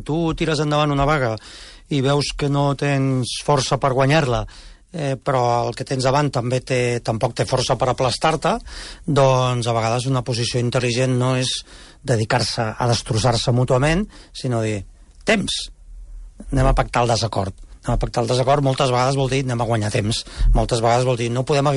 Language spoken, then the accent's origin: Catalan; Barcelona, Catalonia, Spain; potser perquè sóc de la Barceloneta